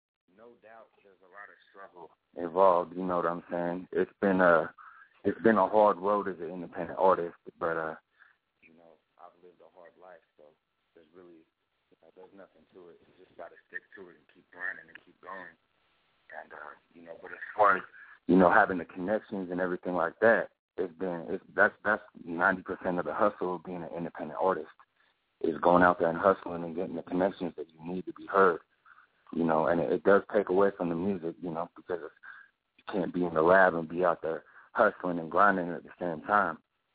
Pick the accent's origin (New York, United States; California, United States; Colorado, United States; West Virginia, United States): California, United States; Santa Rosa; I'm from the Bay Area, Santa Rosa, North Bay, California.